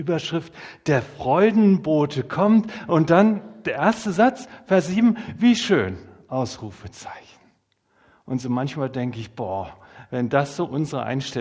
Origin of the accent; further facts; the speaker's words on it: North Rhine-Westphalia, Germany; ich bin gebürtiger Sauerländer und als Sauerländer freut man sich eher nach innen